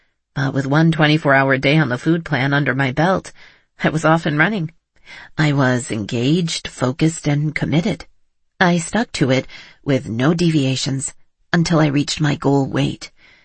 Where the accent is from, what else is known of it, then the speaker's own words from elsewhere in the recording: Edmonton, Alberta, Canada; born there; I was born in Edmonton, Alberta, in 1956, the youngest of five children. Our family was quite poor